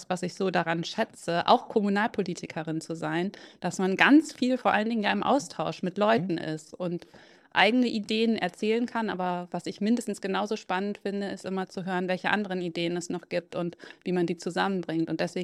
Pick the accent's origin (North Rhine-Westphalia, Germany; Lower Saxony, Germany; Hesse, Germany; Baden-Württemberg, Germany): Lower Saxony, Germany; Melle; moved away as an adult; Ich bin in Melle geboren und aufgewachsen in den 80er und 90er Jahren und bin dann fürs Studium nach Bremen gegangen.